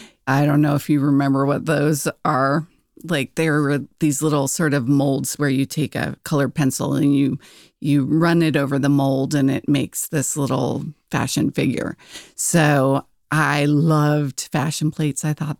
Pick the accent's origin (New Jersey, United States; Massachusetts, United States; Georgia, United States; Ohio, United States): New Jersey, United States; I grew up in New Jersey. That's most of my growing up time was spent in New Jersey. It was, I guess, your typical suburban experience. We lived about 45 minutes outside of New York City.